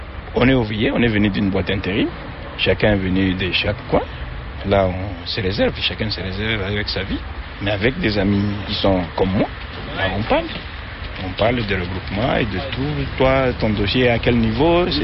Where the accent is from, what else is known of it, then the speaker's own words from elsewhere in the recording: DR Congo; now in France; je suis originaire du Congo Kinshasa, donc la République démocratique du Congo.